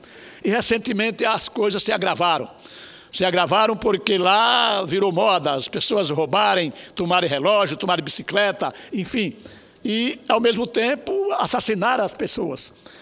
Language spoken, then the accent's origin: Portuguese; Alagoas, Brazil; lá no meu estado de Alagoas, que é um dos melhores pedaços de terra do Nordeste.